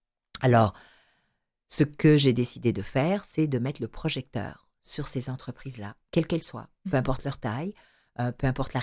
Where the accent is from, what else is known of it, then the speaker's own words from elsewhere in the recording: Quebec, Canada; Je parle de ce que l'on est, ce que j'ai découvert chez nous au Québec.